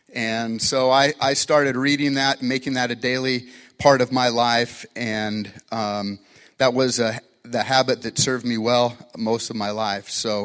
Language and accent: English; Wyoming, United States; I'm from Wyoming, to move back to Wyoming.